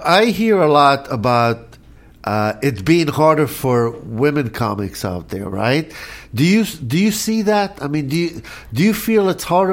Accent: Israel; now in United States; I'm from Israel originally, but I've been here a long time.

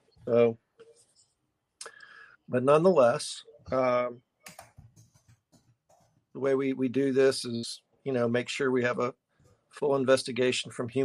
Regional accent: Texas, United States; I love being a Texan. Look, y'all. I just said y'all.

